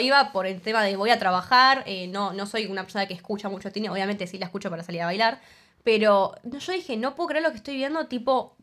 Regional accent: La Plata, Buenos Aires Province, Argentina; Revelando que somos platenses.

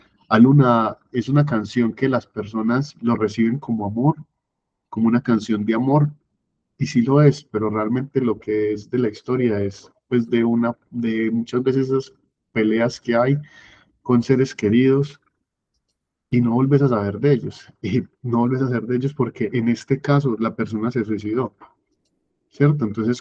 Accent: Colombia; como colombianos que somos, creo que al final nos termina gustando mucho el death metal

